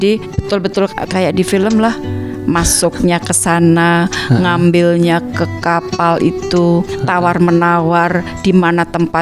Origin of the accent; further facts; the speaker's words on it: Indonesia; saya dari Indonesia